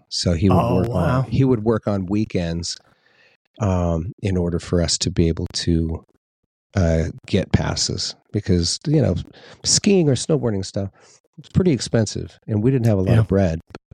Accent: Wrightwood, California, United States; also born or lived in Fontana; Yeah, Wrightwood's my hometown. You know, I grew up, when as a really young child, I lived in Fontana, which is like a recovering steel town in the Inland Empire, like San Bernardino County.

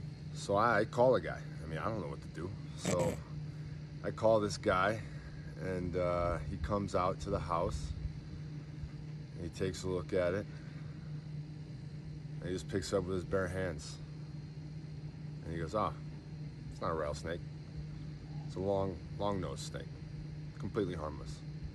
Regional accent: Wisconsin, United States; also born or lived in Houston; now in Arizona, United States; I'm from Wisconsin. Don't have a lot of experience with snakes.

